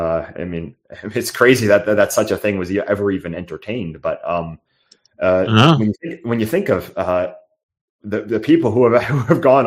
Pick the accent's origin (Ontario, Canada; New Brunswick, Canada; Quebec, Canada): Ontario, Canada; Toronto; I'm from Toronto, which is arguably the most libtarded, crazy, progressive, leftist city in the Western world.